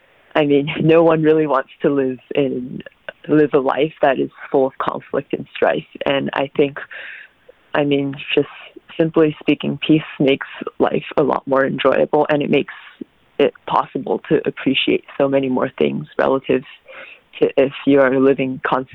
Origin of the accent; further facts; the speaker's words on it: Western United States, United States; I am from the Western United States.